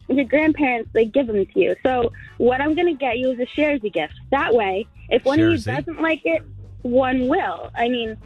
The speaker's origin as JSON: {"language": "English", "town": "Boston", "region": "Massachusetts", "country": "United States", "said": "I'm from Boston."}